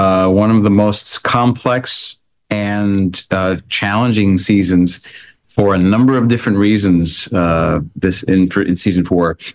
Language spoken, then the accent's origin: English; Australia; accent: Australian; That's as much as you'll get from my Australian accent there.